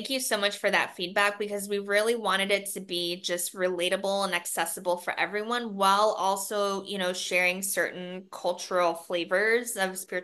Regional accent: Taiwan; So yeah, we're both from Taiwan, and I mean, originally like our bloodline is both from Taiwan.

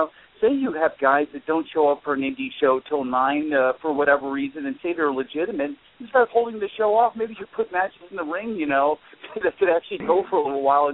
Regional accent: Baltimore, Maryland, United States; You know, I remember it being the fact that I grew up in Baltimore

